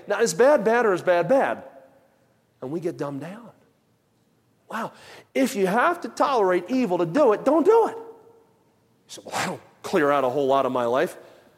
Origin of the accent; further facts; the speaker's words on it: Pennsylvania, United States; Because the alternative is where I grew up in the Delaware Valley, it's yous guys.